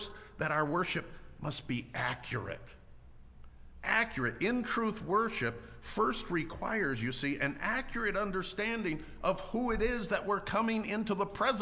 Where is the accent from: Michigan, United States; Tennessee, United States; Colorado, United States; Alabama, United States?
Michigan, United States; Eastmanville; I grew up in Eastmanville, used to be Christian Reformed Church, now United Reformed Church. I grew up there. It's an old country church.